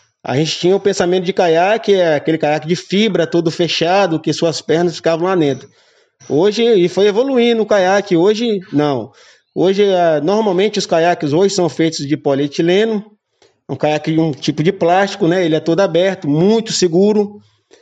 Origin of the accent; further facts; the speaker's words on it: Nova Viçosa, Bahia, Brazil; eu sou daqui, nascido e criado em Nova Viçosa, né, filho de pescador.